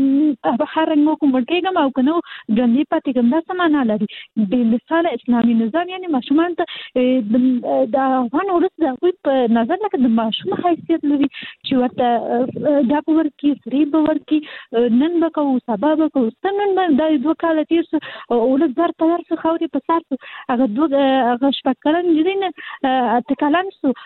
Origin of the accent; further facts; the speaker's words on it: Kabul, Afghanistan; د کابل يم